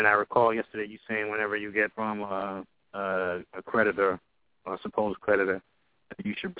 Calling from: Maryland, United States; Yeah, I'm calling from Maryland area.

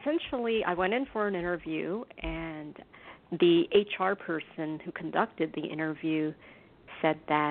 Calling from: New York, United States; I'm calling from New York.

